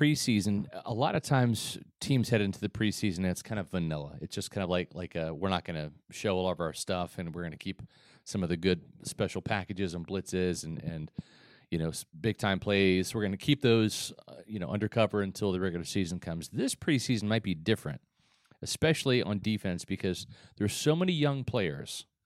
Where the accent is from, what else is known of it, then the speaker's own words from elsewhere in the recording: Kansas City, Missouri, United States; the old Kansas City coach that I grew up following in Kansas City